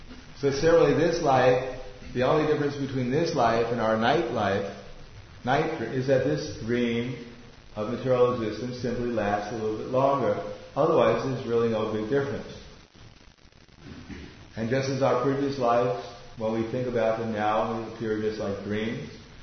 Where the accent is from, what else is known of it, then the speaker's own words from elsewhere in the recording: Belgium; born there; English is a second language; I was born in Belgium.